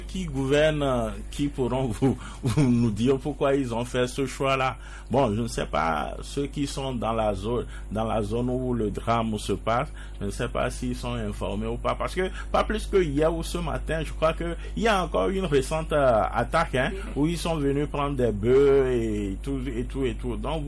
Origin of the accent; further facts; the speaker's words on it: Togo; je crois que en tant que Togolais, nous devons rester mobilisés